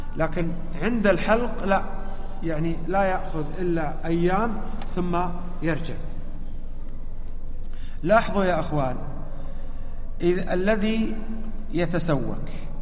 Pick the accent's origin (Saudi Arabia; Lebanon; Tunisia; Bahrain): Saudi Arabia; حنا عندنا في السعودية ما أدري أنا عندكم